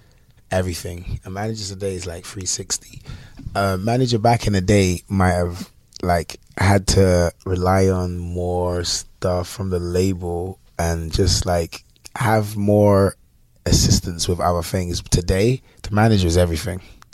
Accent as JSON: {"language": "English", "region": "London", "country": "United Kingdom", "also_born_or_lived": "New York, United States", "moved": "yes", "said": "So, I moved from London in 2008 to New York. Then I was in New York for about 5 years."}